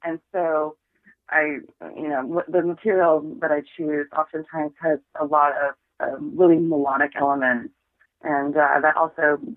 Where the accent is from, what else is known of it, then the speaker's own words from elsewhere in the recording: Alaska, United States; growing up in Alaska really shaped my musical palette in so many ways because of the isolation